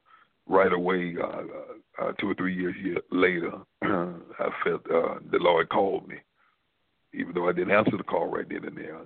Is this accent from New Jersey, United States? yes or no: no; Texas, United States; Yes, I grew up in East Texas down there with, you know, Bishop in Longview, and not growing up in church.